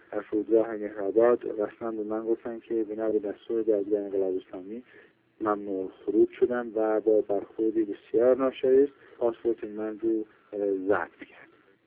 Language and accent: Persian; Sanandaj, Kurdistan, Iran; born there; به سنندج زادگاه من احضار کردم